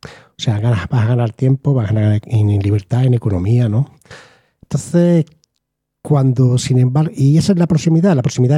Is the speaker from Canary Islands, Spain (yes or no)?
no; Huétor Vega, Andalusia, Spain; con una buena conexión de autobuses que yo tenía en mi pueblo, concretamente Huétor Vega